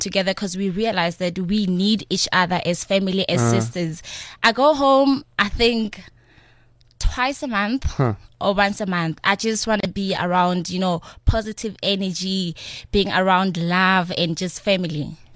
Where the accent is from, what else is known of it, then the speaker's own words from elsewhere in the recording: Odendaalsrus, Free State, South Africa; I was born and raised in Free State, in a very small town in Free State called Odendaals Vrees.